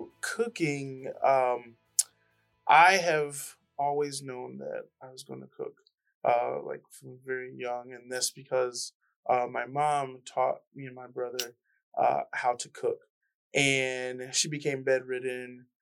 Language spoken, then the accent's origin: English; Michigan, United States; also born or lived in Chicago; So I was born in Chicago, but 6 years old, we moved to Michigan and then grew up in Michigan.